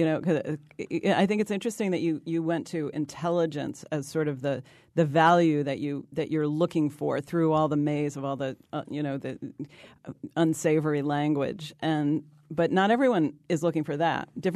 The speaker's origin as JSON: {"language": "English", "region": "New York", "country": "United States", "said": "I can relate to that since I'm from New York, you know."}